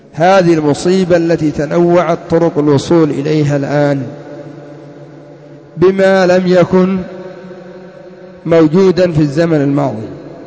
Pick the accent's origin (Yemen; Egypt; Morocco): Yemen; هذا الأمر إن لم يقع عندنا في اليمن بحمد الله